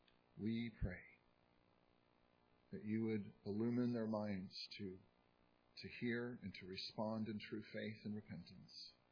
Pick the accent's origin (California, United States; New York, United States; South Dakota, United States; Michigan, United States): California, United States; I'm from California, and so periodically the lifeguards there will tell you that it's dangerous to go out in the water because of riptides.